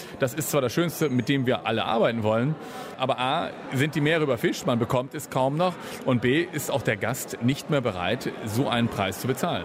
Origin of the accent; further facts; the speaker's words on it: Schleswig-Holstein, Germany; also born or lived in Baden-Württemberg; Ich bin aus Schleswig-Holstein weggegangen und war in Baden-Württemberg lange Zeit